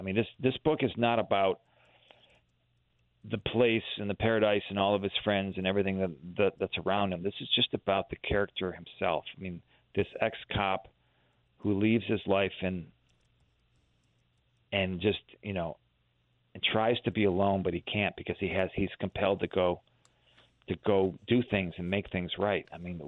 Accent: Michigan, United States; moved away as an adult; I grew up in Michigan, and I lived there all the way through college, and then I came out to New York, and I've lived in the Hudson Valley ever since.

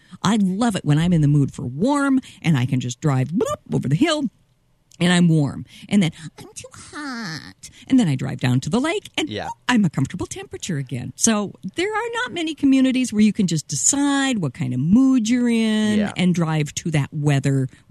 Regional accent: Rochester, Minnesota, United States; now in Duluth, United States; I grew up in Rochester.

